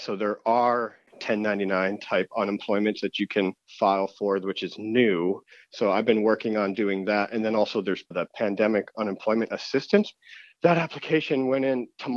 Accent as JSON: {"language": "English", "town": "State College", "region": "Pennsylvania", "country": "United States", "said": "I'm from State College and I'm 33 years old."}